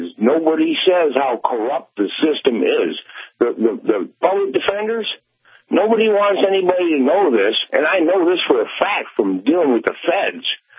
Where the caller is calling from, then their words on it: Michigan, United States; Just north of the 45th parallel, over by Lake Huron.